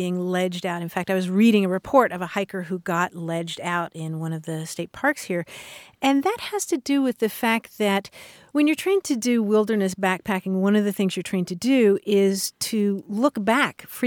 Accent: Kentucky, United States; And I can tell you, growing up in Kentucky, I said seesaw

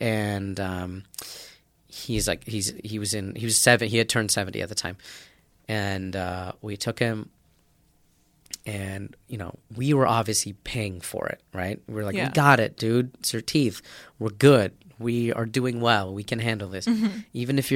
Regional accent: Phoenix, Arizona, United States; born or raised there

